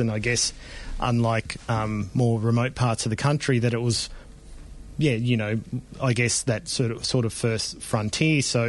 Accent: Victoria, Australia; I grew up on Wathaurong country and was very much involved with that community in growing up there, and I guess in growing up in the southeast part of the country

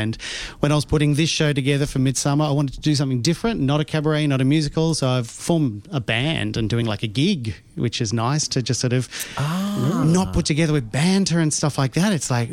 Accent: Melbourne, Victoria, Australia; No, I'm from Melbourne.

